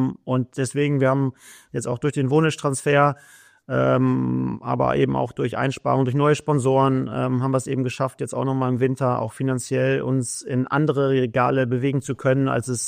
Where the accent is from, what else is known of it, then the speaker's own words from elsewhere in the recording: Cologne, North Rhine-Westphalia, Germany; schöne Grüße in meine Heimatstadt Köln.